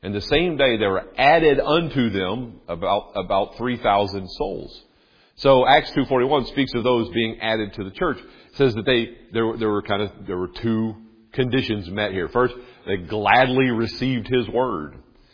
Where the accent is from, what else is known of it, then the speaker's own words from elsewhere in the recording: the South, United States; You know, I come from the South.